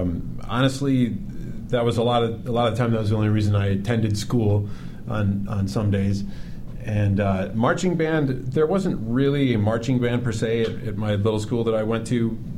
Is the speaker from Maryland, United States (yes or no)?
no; Trumansburg, New York, United States; This was Trumansburg, New York, which I tell people I'm from Ithaca when people ask, because Cornell is there